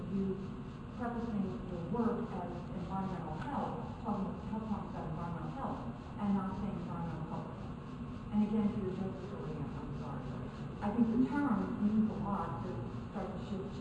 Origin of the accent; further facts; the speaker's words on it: Ohio, United States; I'm from Ohio.